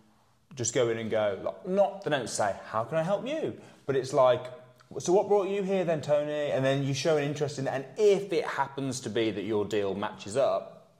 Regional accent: England, United Kingdom; I'm English.

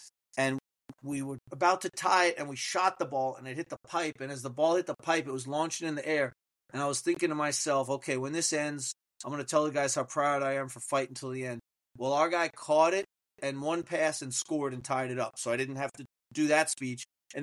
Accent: Montclair, New Jersey, United States; I grew up in New Jersey, right? I played at Montclair High School

